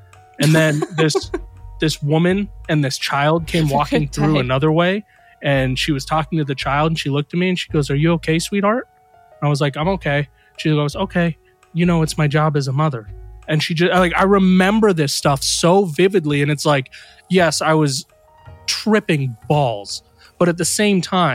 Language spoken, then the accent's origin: English; India; And I'm Indian, so I'm like actually super like knowledgeable, and apparently we're like super wise.